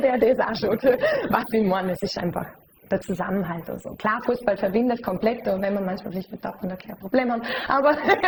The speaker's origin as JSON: {"language": "German", "region": "Vorarlberg", "country": "Austria", "said": "weil man mir als Vorarlbergerin gemeint hat, ich sei ja Schweizerin. Und da hat es mir zugetan, weil das ist einfach kein Schweizer Dialekt, was wir reden."}